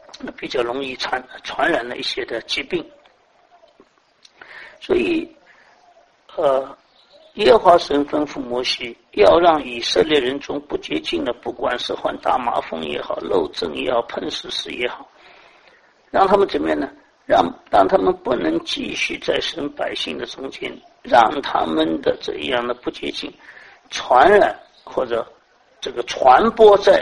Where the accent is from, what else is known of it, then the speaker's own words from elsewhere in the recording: China; 其实中国人，我们中国人跟其他国家人想法不一样，或者亚洲人跟西方人不一样。